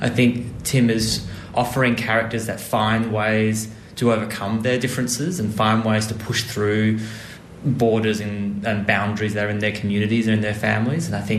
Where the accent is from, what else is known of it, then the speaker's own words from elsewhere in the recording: Wembley, Western Australia, Australia; I grew up in Wembley, really close to where the hypothetical house might be.